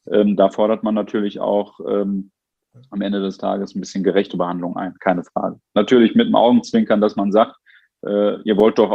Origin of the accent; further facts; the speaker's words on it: Homberg, North Rhine-Westphalia, Germany; born there; ich bin gebürtiger Homberger. Ja. Das ist nach Duisburg eingemeindet worden.